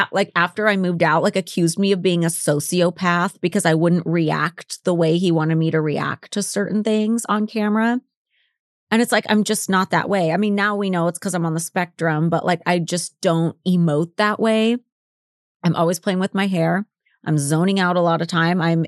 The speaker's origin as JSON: {"language": "English", "region": "Oregon", "country": "United States", "said": "I say something about, oh, we're both from Oregon."}